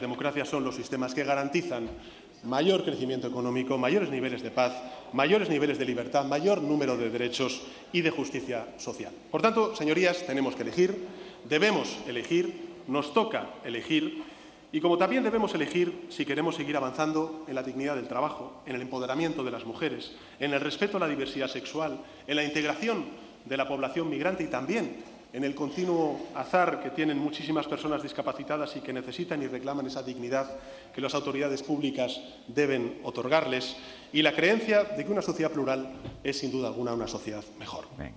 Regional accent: Spain; Por cierto, nosotros somos tanto, tan españoles como ustedes, no somos menos españoles.

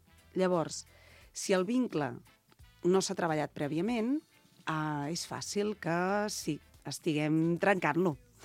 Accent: Catalonia, Spain; nosaltres som catalans, que estem vivint a Catalunya

